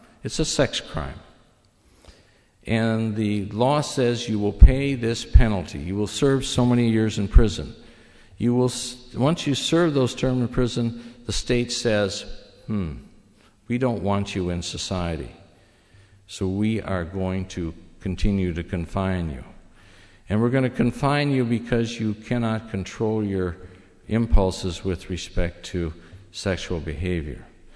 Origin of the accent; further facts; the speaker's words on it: Minnesota, United States; I'm from Minnesota. You know where we are. You fly over us when you go to the coast, right up there next to Canada.